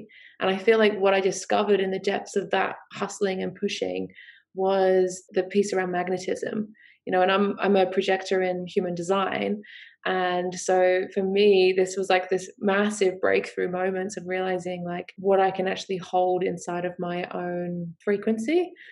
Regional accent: United Kingdom; accent: Australian; I'm from the UK, even though my accent is very Australian nowadays.

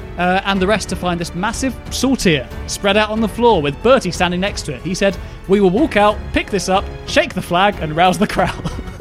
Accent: Scotland, United Kingdom; For me, you don't have to wave flags or scream "Freedom!" or paint your face to prove yourself as a Scotsman. I know it is there in me.

